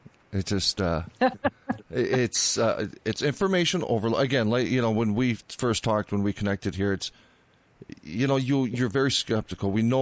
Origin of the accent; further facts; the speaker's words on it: United States; And as an American, it's troubling.